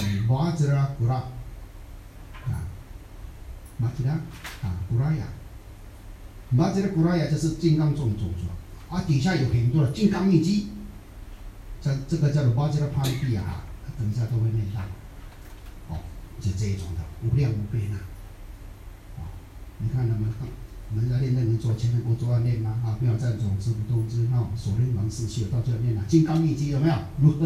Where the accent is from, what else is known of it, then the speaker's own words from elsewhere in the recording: Taiwan; 我们台湾人讲福建话啊。